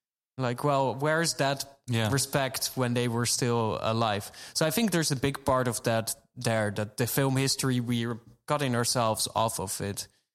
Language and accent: English; Netherlands; And I'm from the Netherlands.